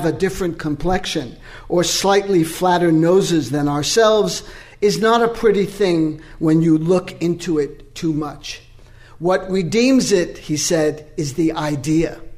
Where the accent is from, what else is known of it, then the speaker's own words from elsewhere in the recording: Boulder, Colorado, United States; In my hometown newspaper, the Daily Camera, some of us call it the Daily Planet